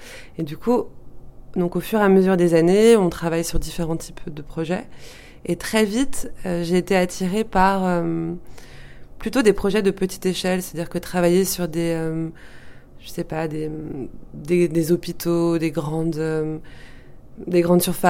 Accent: Lyon, Auvergne-Rhône-Alpes, France; moi j'ai grandi à Lyon. Donc j'ai commencé mes études par une année d'histoire de l'art et d'anglais à la fac à Lyon. Et ensuite, je suis allée à Grenoble pour étudier l'architecture

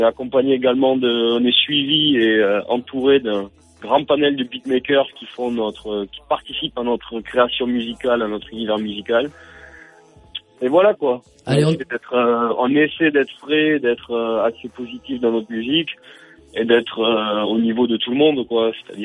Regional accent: Montpellier, Occitanie, France; nous, on est de Montpellier, et fiers d'être du Sud.

